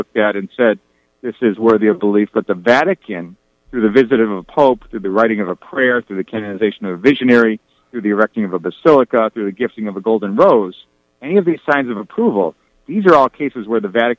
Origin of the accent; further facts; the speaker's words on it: Chicago, Illinois, United States; Chicago, Illinois.